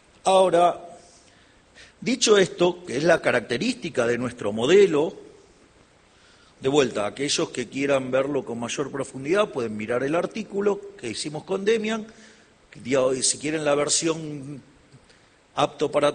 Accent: Argentina; si como argentinos admiramos

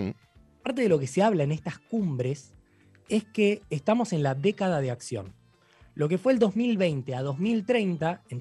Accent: Buenos Aires, Argentina; muchos de nosotros somos de Buenos Aires, de la ciudad de Buenos Aires, de alrededores

